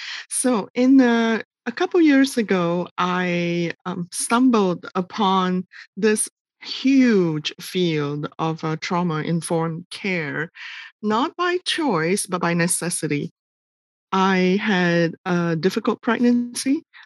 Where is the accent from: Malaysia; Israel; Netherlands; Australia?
Malaysia; now in United States; I'll start by saying that I'm from Malaysia originally and have been in the United States for more than 20 years. So I've lived more than half my life here.